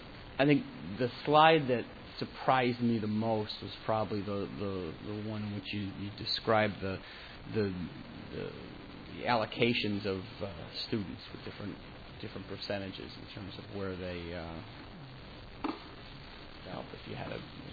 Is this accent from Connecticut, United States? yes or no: yes; New Britain, Connecticut, United States; I was born and raised in New Britain. I was on the city council in New Britain at the time